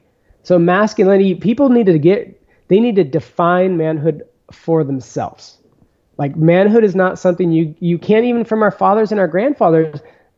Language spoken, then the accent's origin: English; California, United States; which I always appreciated because I grew up in the Bay Area, in a suburb, even though I was outside a lot.